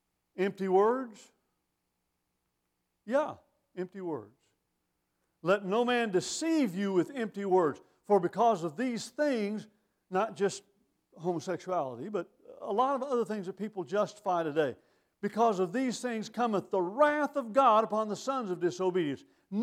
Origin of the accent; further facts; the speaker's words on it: Texas, United States; born there; Yes, I was born in Texas.